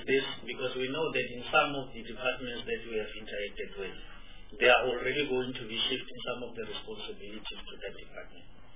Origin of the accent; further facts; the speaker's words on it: North West, South Africa; Look, I'm from the Northwest. We don't have the sea, but we have the Big Five.